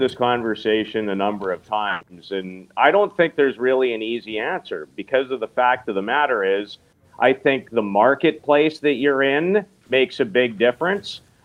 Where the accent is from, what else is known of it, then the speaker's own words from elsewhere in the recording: Saskatoon, Saskatchewan, Canada; But, you know, I grew up in Saskatoon.